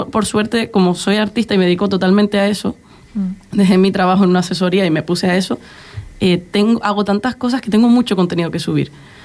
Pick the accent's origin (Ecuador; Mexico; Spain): Spain; Canary Islands; creo que yo soy la única canaria